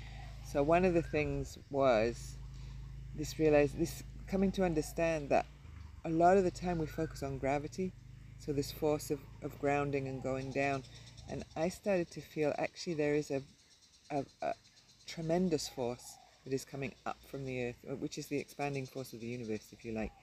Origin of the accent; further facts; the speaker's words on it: England, United Kingdom; as we've said, and I am originally from England.